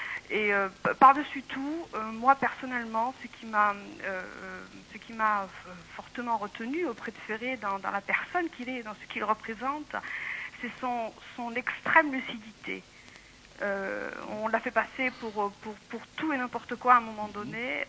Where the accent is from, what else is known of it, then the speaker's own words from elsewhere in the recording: Algeria; Moi, personnellement, je suis algérienne.